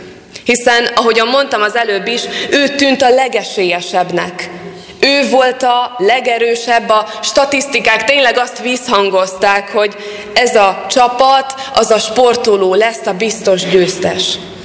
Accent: Hungary; Mi is magyarok vagyunk, a magyaroknak szurkolunk.

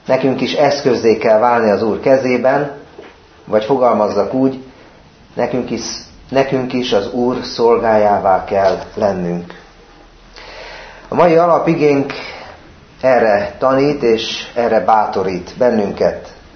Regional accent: Budapest, Hungary; Belvárosban, Budapest belvárosában nőttem föl egy nagy társasházban

